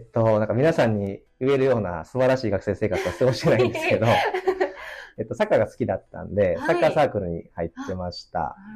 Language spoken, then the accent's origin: Japanese; Kyoto, Japan; 私自身もずっと京都で生まれ育って、はい、京都の街が大好きですし